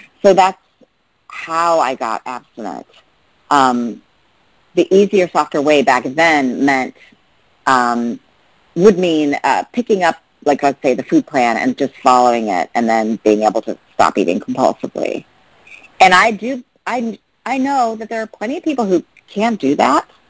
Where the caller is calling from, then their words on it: New York City, New York, United States; I'm calling from the East Coast. I mostly from New York City, but sometimes I'm in Vermont, like I am now.